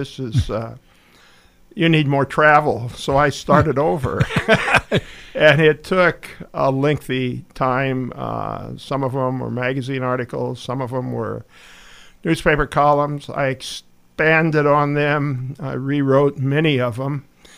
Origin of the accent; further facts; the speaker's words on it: Boone, Iowa, United States; I grew up in Boone, born here, spent most of my life here.